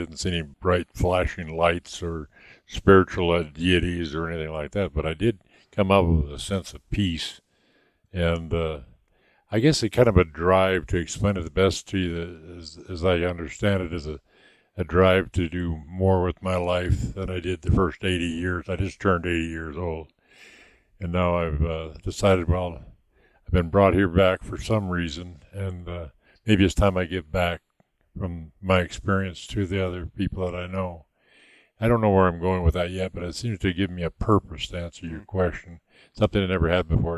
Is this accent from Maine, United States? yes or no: no; Missoula, Montana, United States; also born or lived in Tacoma, Washington / Plains, Montana; I was born in Tacoma, Washington, 3 days after my dad was killed in the Second World War, so I never knew him. Then we moved back to Montana and lived with my mother's parents, grandparents, in Plains, Montana, and then to Missoula, Montana, where I spent most of my life.